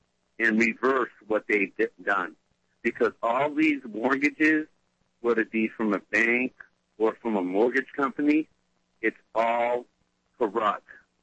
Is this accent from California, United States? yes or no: yes; California, United States; And then the other states got incorporated, like I'm from California, 1849, the original Constitution.